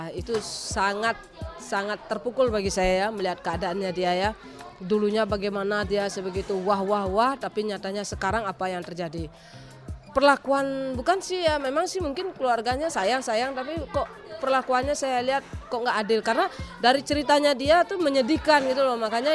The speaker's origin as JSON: {"language": "Indonesian", "region": "Bali", "country": "Indonesia", "said": "Saya sendiri bangga, padahal saya sendiri orang Bali asli."}